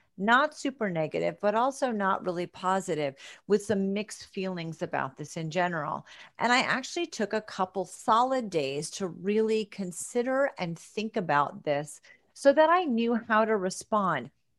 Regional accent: New England, United States; Not only am I a Christian woman, but I am also from New England.

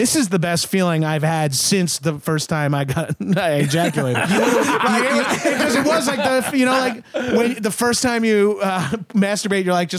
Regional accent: Long Island, New York, United States; I'm also from Long Island, so those two things play into each other.

